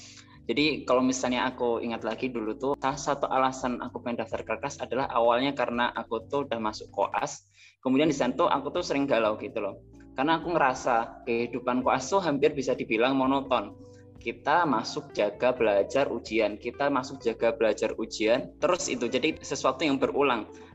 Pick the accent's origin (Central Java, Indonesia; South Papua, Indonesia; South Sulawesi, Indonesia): Central Java, Indonesia; Klaten; Aku asli Klaten ya, asli Klaten, dan lahir di keluarga pedagang dan petani. Jadi orang tua aku tuh pedagang dan petani di keluarga besar.